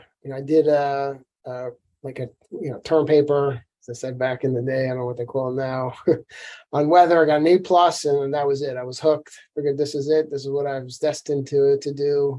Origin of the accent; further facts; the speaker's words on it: Brooklyn, New York, United States; Right. Yeah, I grew up in Brooklyn. Let's call it the Florida of New York City, where I was right there on the water.